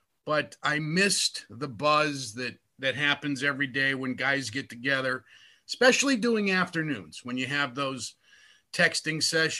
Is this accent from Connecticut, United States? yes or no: no; Hammond, Indiana, United States; That's at WJOB in Hammond, my hometown radio station